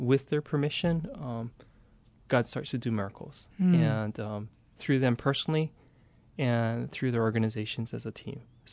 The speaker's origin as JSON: {"language": "English", "town": "Nuuanu Valley", "region": "Hawaii", "country": "United States", "tie": "born or raised there", "said": "So for me, born and raised, Nuuanu Valley."}